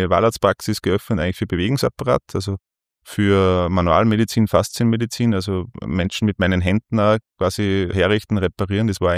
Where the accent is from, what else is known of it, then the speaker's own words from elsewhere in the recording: Hörsching, Upper Austria, Austria; Ja, ein waschechter Oberösterreicher. Ich komme ursprünglich aus Hörsching. Und genau, bin jetzt immer noch in Oberösterreich, wohne jetzt aber in Pieperbach, bei Bennerhofen an der Krems ist es.